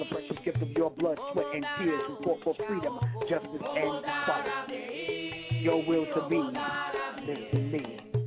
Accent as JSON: {"language": "English", "region": "New York", "country": "United States", "said": "And again … This is our perspective radio. We are from New York."}